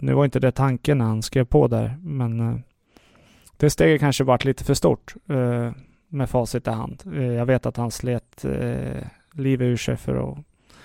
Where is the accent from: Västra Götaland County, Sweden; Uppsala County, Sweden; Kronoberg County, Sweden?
Uppsala County, Sweden; Östervåla; jag är från Uppland och där från Östervåla, ett litet samhälle där.